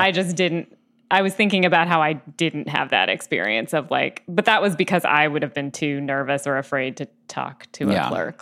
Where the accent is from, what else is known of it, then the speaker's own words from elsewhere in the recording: New York, United States; my experience is a little different because I grew up in the New York City suburbs